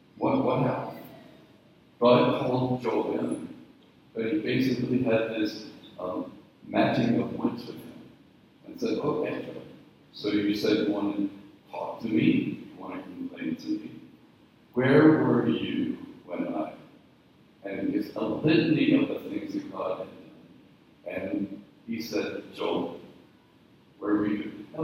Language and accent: English; Northern Ireland, United Kingdom; I grew up in Northern Ireland in grammar school where every test was designed to make me fail.